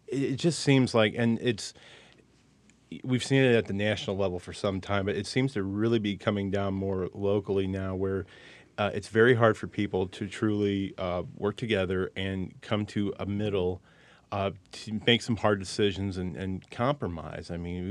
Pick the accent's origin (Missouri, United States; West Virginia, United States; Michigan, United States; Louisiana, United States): Missouri, United States; and I mean I'm originally from Missouri, and I've seen plenty of back and forth there as well.